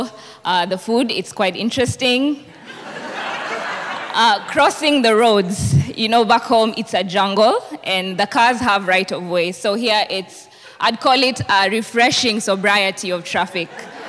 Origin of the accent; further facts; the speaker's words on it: Eldoret, Uasin Gishu County, Kenya; I am one of those six young Kenyans. So we are from Eldoret, Moy University.